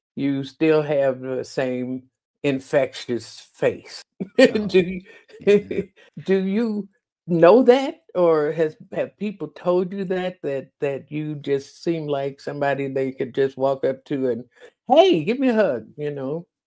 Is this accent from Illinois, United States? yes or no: yes; Chicago, Illinois, United States; I think from growing up in Chicago, the good far outweighs the negative.